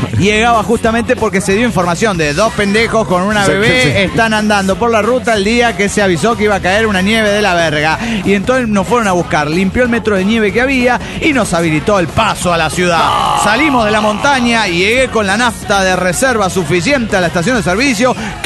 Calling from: Buenos Aires, Argentina; de Buenos Aires, Argentina.

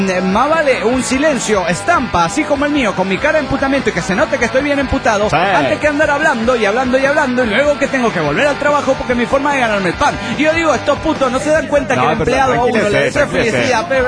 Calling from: Guadalajara, Jalisco, Mexico; de Guadalajara, México.

